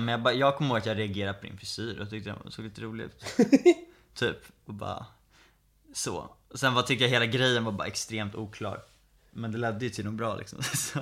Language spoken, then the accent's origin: Swedish; Stockholm, Stockholm County, Sweden; jag föddes i Stockholm. Bor i Stockholm. Och där började min start i livet. Flyttade till Skarpnäck. Växte upp där. Orten.